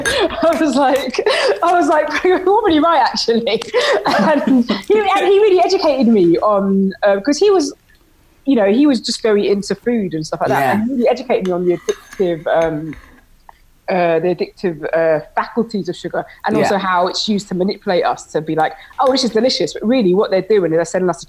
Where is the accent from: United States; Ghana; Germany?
Ghana; in West Africa, I'm from Ghana, like we have all this stuff in glass bottles, right?